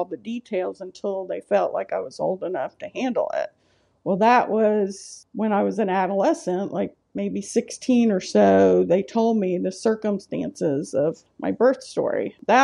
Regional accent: Newnan, Georgia, United States; Going to high school in my hometown of Noonan, Georgia.

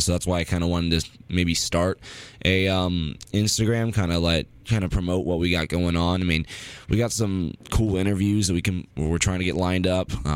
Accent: Charlotte, North Carolina, United States; I'm from Charlotte, North Carolina.

